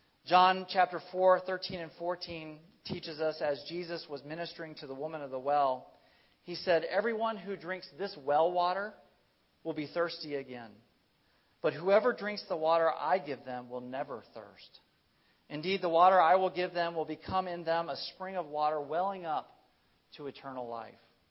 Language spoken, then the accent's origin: English; United States; I was benefiting from the privilege of being an American citizen and being of my ethnicity and my background and my relative socioeconomic status.